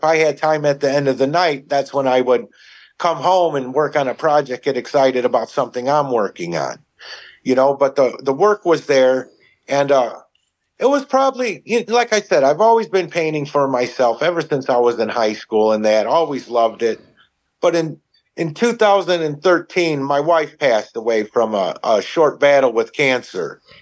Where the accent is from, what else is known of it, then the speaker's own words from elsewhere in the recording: Maryville, United States; I grew up in Maryville. We grew up on 10 acres, and my father built a 5,000 square foot building there because he liked playing with his cars, working on cars.